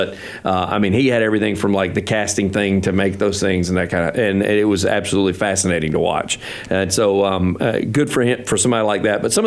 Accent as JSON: {"language": "English", "region": "the South", "country": "United States", "said": "And being a Southerner, everybody loves fried green tomatoes."}